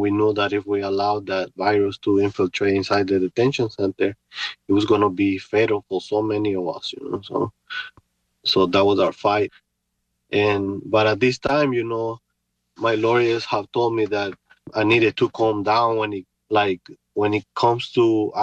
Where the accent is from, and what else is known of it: Honduras; English is a second language; moved away as an adult; now in United States